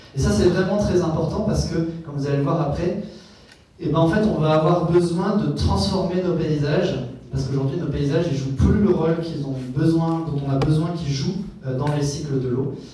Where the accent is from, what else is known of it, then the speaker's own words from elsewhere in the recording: Hauts-de-France, France; Alors, ça, c'est chez moi. Dans le Pas-de-Calais, là où j'ai grandi